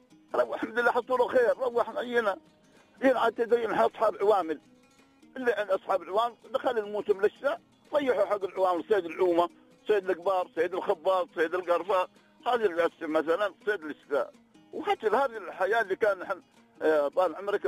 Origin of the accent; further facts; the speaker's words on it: United Arab Emirates; نحن أبناء الإمارات